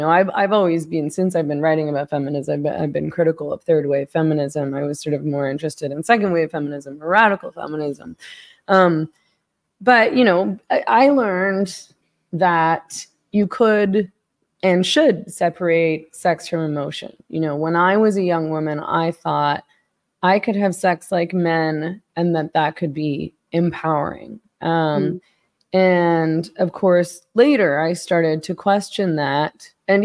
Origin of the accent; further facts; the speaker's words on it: Vancouver, British Columbia, Canada; I'm from Vancouver, and Vancouver, it like BC, the province that Vancouver is in, is such a beautiful province.